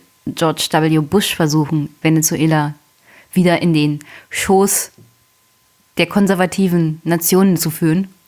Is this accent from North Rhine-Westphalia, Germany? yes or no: no; Jüterbog, Brandenburg, Germany; Ich komme aus Jüterbock.